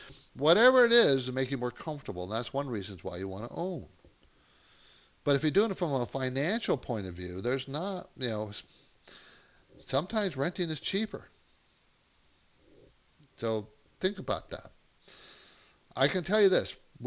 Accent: California, United States; I was from Southern California, you know, where it's always sunny.

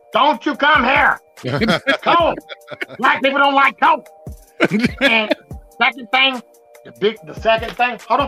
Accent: Goldsboro, North Carolina, United States; I came a long way from Goldsboro, North Carolina, sitting on the back porch.

